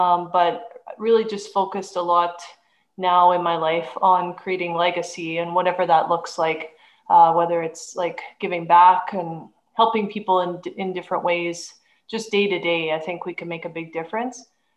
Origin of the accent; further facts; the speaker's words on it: Canada; And as you mentioned, I'm from Canada.